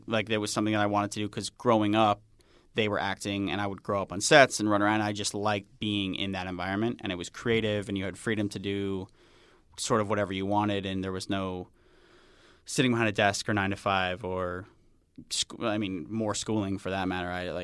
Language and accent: English; Long Island, New York, United States; moved away as an adult; now in Los Angeles, United States; No, I'm like from Long Island.